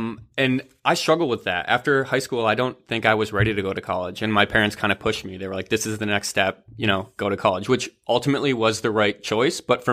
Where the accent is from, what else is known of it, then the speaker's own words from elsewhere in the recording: Michigan, United States; So I'm from Michigan, Midwest boy. I grew up in a relatively small town.